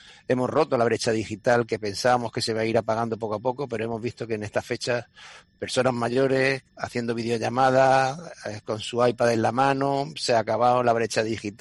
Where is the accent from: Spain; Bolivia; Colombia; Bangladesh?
Spain; Marbella, Andalusia; also born or lived in Morocco; Bueno, yo nací en Marruecos, pero con la edad de 3-4 años llevo viviendo en Marbella, pues muy bien.